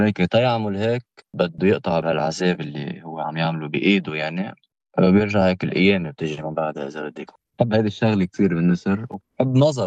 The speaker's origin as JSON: {"language": "Arabic", "town": "Tannourine", "region": "North Governorate", "country": "Lebanon", "tie": "born or raised there", "said": "تنورين ضيعتي وحبيبة قلبي، ومطرح ما بي هلأ موجود، وجداني كله تنورين، بحبها كتير. أنا هلأ مش سكن فيها حاليا، بس في مشروع بعدين أنه هيك أرجع لفوق"}